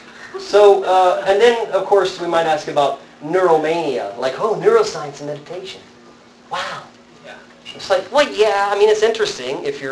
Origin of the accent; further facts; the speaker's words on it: Texas, United States; And then, by the way, I'm from Texas, so I can use it. I grew up here, born and raised